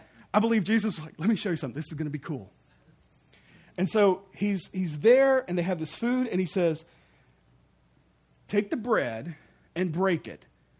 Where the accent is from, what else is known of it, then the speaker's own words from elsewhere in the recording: Mississippi, United States; I'm from Mississippi, so we're washed in the blood.